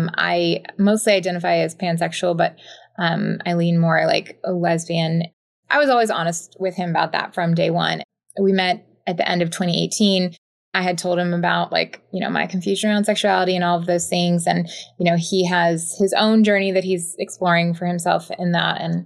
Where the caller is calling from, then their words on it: United States; I'm in outside of Washington, D.C.